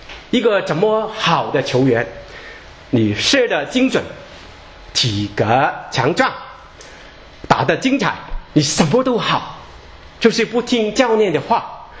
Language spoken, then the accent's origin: Chinese; China; 特别我们中国人啊，认为乌鸦不是一个不吉祥的鸟类啊